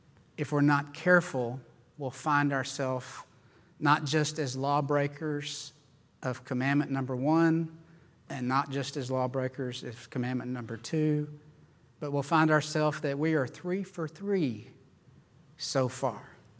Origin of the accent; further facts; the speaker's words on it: Arkansas, United States; I'm from Arkansas, and I'm faithful to Walmart.